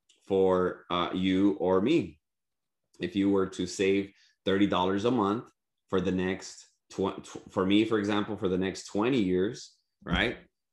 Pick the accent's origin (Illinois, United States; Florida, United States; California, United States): California, United States; You don't have to live in California. I'm from Southern California.